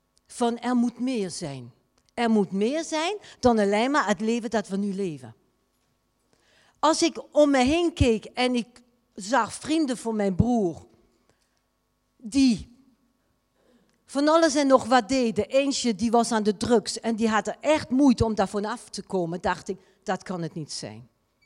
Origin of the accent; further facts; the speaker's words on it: France; Dutch is a second language; Voor die die mij niet kennen, ik kom uit Frankrijk, daarom het accent.